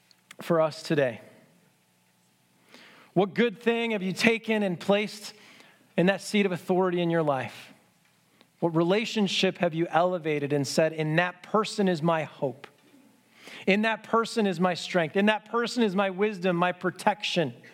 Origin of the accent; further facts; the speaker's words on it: United States; We loved it. We're so American. We love to make it about ourselves.